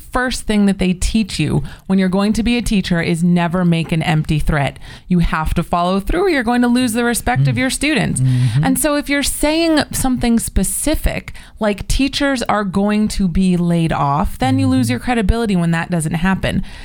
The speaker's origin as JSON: {"language": "English", "town": "Los Angeles", "region": "California", "country": "United States", "also_born_or_lived": "Washington, D.C.", "said": "Hello, reluctant survivor. I'm from Los Angeles. I don't do winter."}